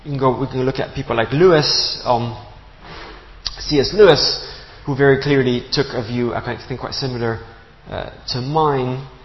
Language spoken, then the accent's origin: English; Gabon; So I grew up in Gabon in Central Africa, where my parents were missionaries, and I lived in a small village.